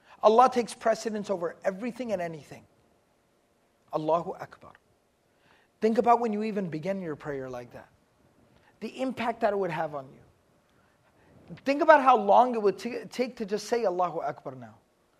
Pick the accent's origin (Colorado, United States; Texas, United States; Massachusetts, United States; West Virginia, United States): Texas, United States; Don't worry, I'm from Texas, all right? I have no idea what these words mean either.